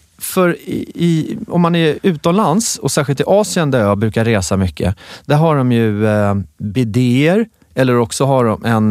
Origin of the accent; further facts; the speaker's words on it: Värmdö, Stockholm County, Sweden; born there; Där är jag född, på Värmdö.